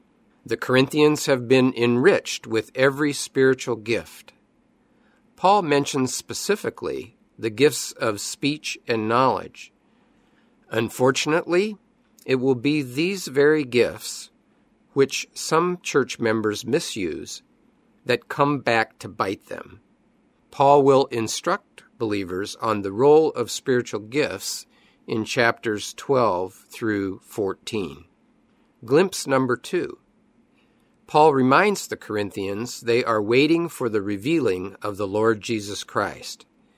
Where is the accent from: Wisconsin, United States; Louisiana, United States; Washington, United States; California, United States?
Washington, United States; Seattle; My hometown, Seattle, shows up on many lists as one of the best cities in the United States, though it's not on the list of best places to get a suntan.